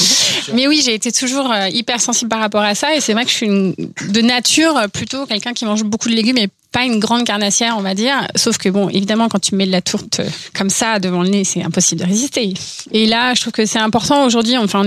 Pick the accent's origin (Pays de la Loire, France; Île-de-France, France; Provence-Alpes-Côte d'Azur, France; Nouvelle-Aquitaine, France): Île-de-France, France; Orsay; Je venais d'un petit village, j'allais dire. Peut-être pas non plus, mais je viens d'Orsay, donc de la vallée Chevreuse.